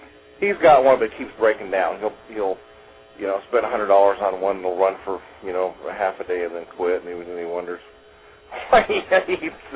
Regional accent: Louisiana, United States; also born or lived in Mississippi; and I grew up in Louisiana, Mississippi, around poor blacks

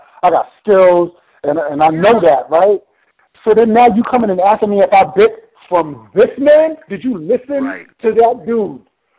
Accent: New Jersey, United States; Because, you know, I'm from Jersey, so I know a little something about club music and house music

